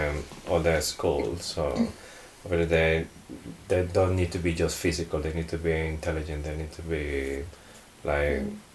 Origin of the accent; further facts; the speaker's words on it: Colombia; I'm from Colombia